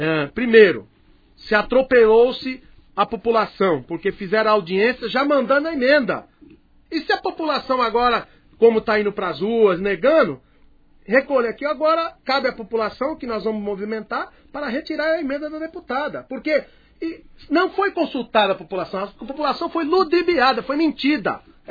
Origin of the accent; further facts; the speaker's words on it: Brazil; eu sou caiçara, nascido lá